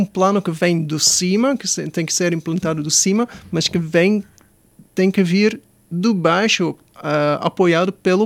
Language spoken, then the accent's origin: Portuguese; Portugal; accent: Portuguese; Mais de Portugal, sim.